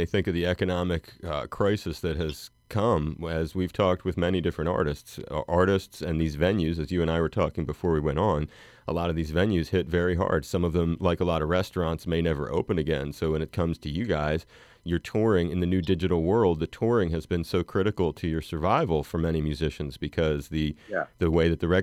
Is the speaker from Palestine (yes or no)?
no; Delaware, United States; I don't know if it's because I grew up in Delaware and you're from Jersey or what